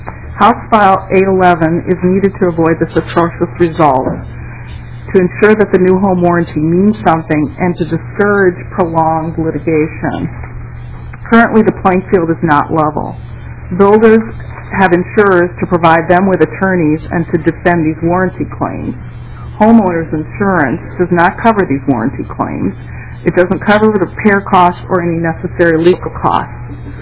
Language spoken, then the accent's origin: English; Shoreview, Minnesota, United States; I'm a homeowner from Shoreview, Minnesota